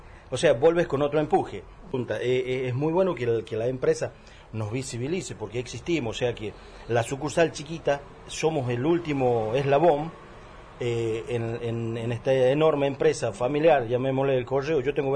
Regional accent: La Rioja, Argentina; Yo soy jefe de una sucursal de correo de una localidad de la de la provincia de La Rioja, ¿no? Que queda distante 340 kilómetros de la capital de La Rioja. Un pueblo, 2.000 habitantes, de la metido ahí en la precordillera

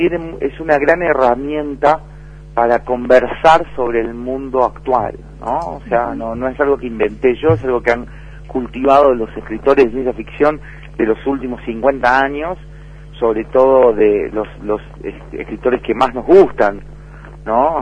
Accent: Rafaela, Santa Fe, Argentina; la ciudad de donde yo vengo, de Rafaela Santa Fe

